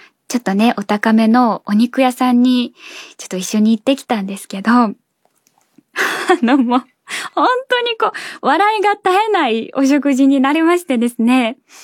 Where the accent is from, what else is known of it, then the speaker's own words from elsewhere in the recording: Nara, Japan; 京都というと私奈良県出身なので、家族が奈良の方にいるんですね。